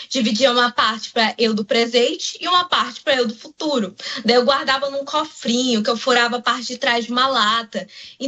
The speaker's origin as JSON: {"language": "Portuguese", "town": "Apuí", "region": "Amazonas", "country": "Brazil", "tie": "born or raised there", "said": "E eu nasci em Apuí, e quando eu morava lá, minha mãe trabalhava na secretaria."}